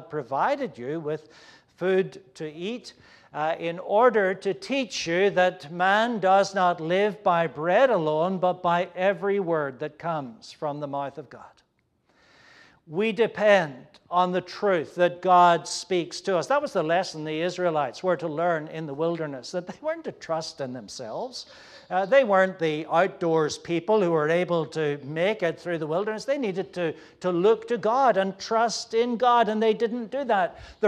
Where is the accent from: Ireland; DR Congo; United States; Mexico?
Ireland; I'm from Ireland. In Ireland, there are always potatoes on the table.